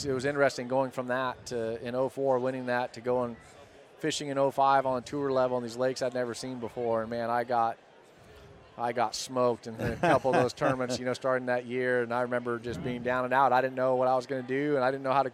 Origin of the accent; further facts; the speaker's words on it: California, United States; You know what's funny is I was born and raised in California, still live in California